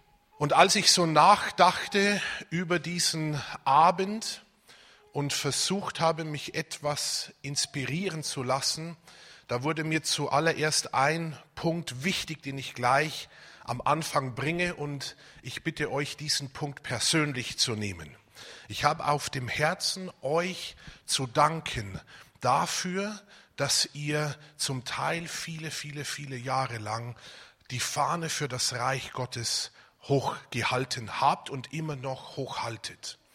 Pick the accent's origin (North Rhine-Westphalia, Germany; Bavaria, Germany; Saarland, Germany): Bavaria, Germany; Ich bin aus dem Bayerischen Wald gekommen.